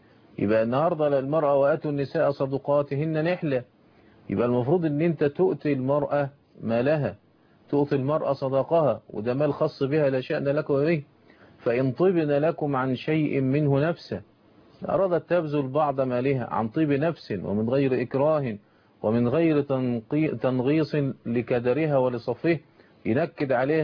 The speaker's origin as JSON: {"language": "Arabic", "country": "Egypt"}